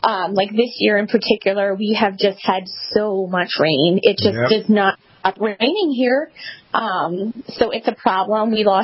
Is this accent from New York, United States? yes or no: yes; New York, United States; I grew up on Long Island in farm country, which, you know, people don't necessarily associate